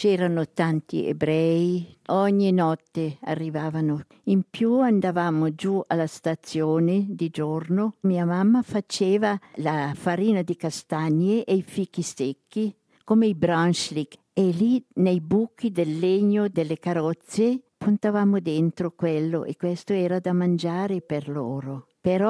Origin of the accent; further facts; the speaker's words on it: Densbüren, Aargau, Switzerland; Italian is a second language; Però siamo da Densburen Argovia.